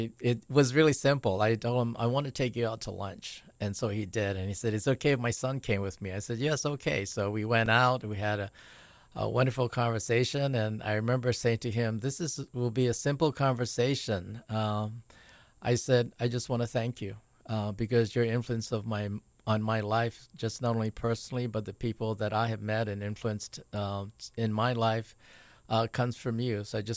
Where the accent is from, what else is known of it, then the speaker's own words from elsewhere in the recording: Honolulu, Hawaii, United States; Well, I grew up in Honolulu, urban Honolulu, in the Makiki area. I grew up there from the time I was kindergarten